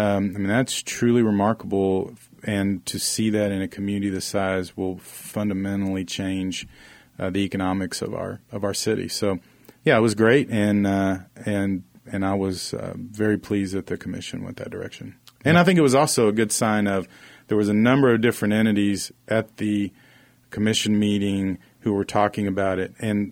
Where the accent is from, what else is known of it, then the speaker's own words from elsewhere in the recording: Oklahoma, United States; And for those listening, I think a lot of people know I'm from Oklahoma originally.